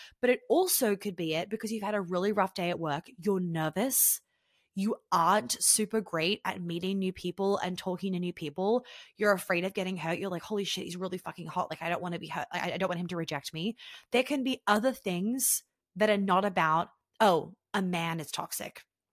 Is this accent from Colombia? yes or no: no; Australia; accent: Australian; now in United States; I'm not used to it anymore because I hang around Americans all the time. But then when I'm back in Australia, I'm like, oh God, we do sound a little bit like bogans.